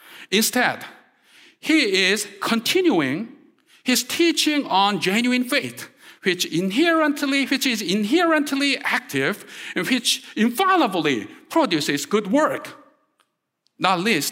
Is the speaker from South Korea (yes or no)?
yes; South Korea; accent: Korean; English is a second language; Probably I don't need to do that because I tend to accentuate each and every word with my Korean accent, right?